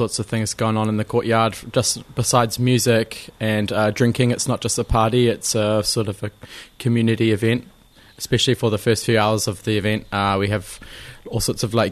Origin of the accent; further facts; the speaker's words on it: Raglan, Waikato, New Zealand; So I grew up here. This has been my hometown, and I've lived in Raglan on and off my whole life, just apart from a brief OE in 2019 where I went over to Europe.